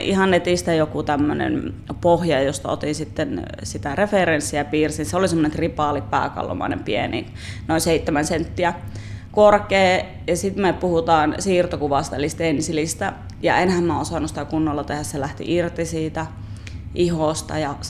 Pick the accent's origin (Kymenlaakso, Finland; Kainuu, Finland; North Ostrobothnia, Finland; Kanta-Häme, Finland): Kainuu, Finland; Kajaani; Mä oon Kajanista kotoisin, niin mä kävin sitten samalla, kun mä kävin lapsena kaupungilla